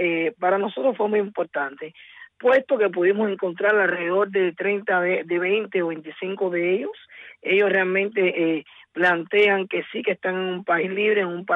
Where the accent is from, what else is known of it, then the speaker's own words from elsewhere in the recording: Cuba; todos somos cubanos